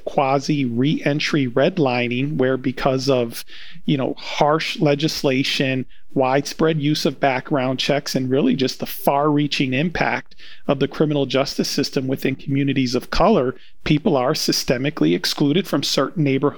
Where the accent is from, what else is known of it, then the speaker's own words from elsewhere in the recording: Wisconsin, United States; So I'm from Wisconsin, and that's where my conviction happened 25 years ago.